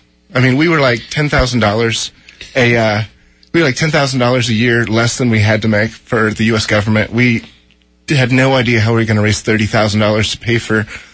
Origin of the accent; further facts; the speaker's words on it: Los Angeles, California, United States; now in Texas, United States; We're from Los Angeles.